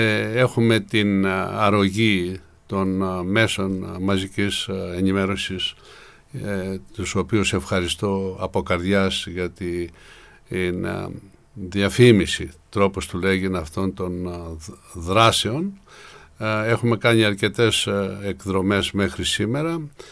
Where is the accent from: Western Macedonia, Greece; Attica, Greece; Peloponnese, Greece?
Peloponnese, Greece; Karyes; Πάει στο χωριό μου που είναι η Καρίας Λακωνίας.